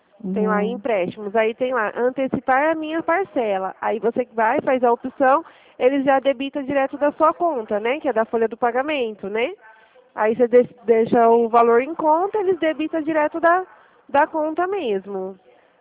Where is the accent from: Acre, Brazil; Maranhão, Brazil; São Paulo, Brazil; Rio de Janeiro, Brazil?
Maranhão, Brazil; Açailândia; Isso, sou daqui mesmo, de Açailândia.